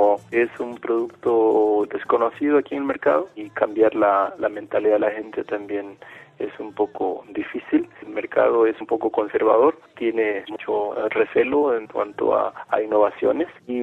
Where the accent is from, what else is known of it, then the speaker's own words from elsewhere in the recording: Ecuador; now in Germany; un producto que tenga que ver con mi lugar de donde yo vengo del Ecuador